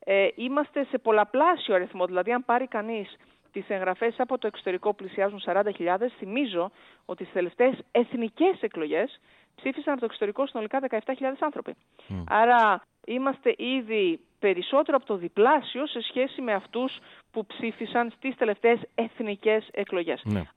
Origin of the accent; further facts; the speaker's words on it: Greece; εγώ που είμαι Ελληνίδα πολίτης, ζω στις Βρυξέλλες